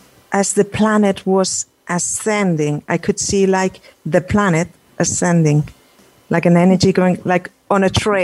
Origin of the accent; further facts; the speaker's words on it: Spain; I'm from Spain.